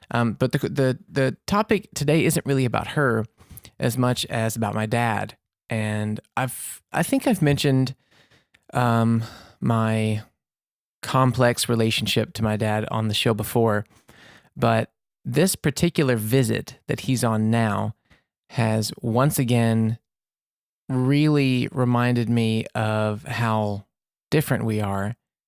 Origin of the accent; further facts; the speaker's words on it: Mississippi, United States; born there; also born or lived in Louisiana; Like, I was born in Mississippi there, and we lived in Louisiana for a long time.